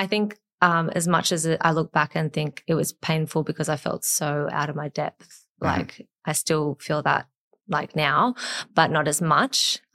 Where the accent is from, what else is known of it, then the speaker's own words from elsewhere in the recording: Rosebery, New South Wales, Australia; I grew up in Rosebery. I went to school in Darlinghurst. Yeah. And, spent a lot of time around like the eastern suburbs.